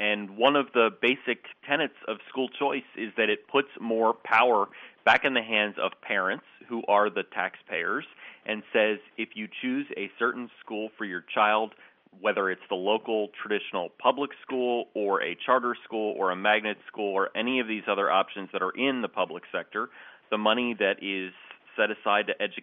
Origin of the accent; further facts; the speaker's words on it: New Jersey, United States; I grew up in New Jersey. I went to a school, public high school in New Jersey and elementary school, so I'm a Jersey native.